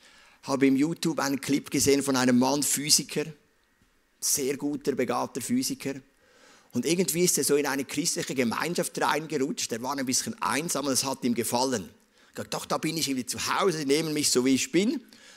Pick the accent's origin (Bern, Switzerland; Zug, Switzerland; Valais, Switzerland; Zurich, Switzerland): Zug, Switzerland; Ich bin ja in Zug groß geworden